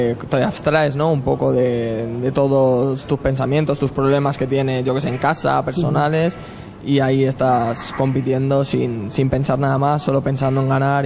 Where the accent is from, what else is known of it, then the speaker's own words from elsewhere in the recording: Valencia, Valencian Community, Spain; yo que siempre que soy de aquí, de Valencia, de la Comunidad Valenciana, pues siempre desde pequeño he seguido